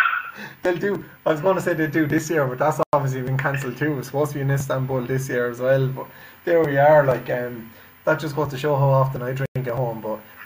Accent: Cork, Munster, Ireland; the GA club that I played with growing up in Cork had the pub there is open every night.

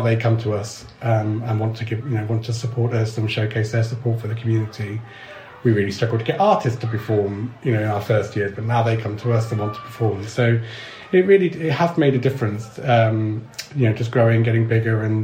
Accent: London, United Kingdom; now in Bristol, United Kingdom; I'm not Bristol born and bred. I moved down here from London.

